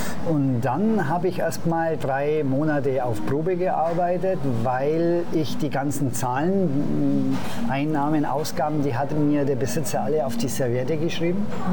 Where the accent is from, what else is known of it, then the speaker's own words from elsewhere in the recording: Augsburg, Bavaria, Germany; Ja, in meiner Heimatstadt in Augsburg.